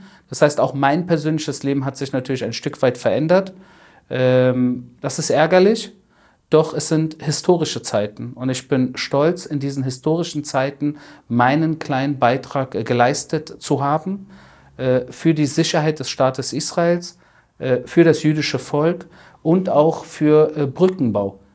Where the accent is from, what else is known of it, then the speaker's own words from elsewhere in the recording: Berlin, Germany; ich bin in den 90ern in Berlin aufgewachsen